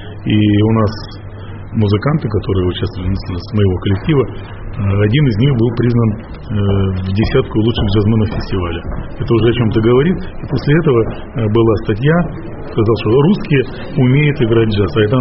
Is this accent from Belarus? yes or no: no; Russia; все американцы и мы из России.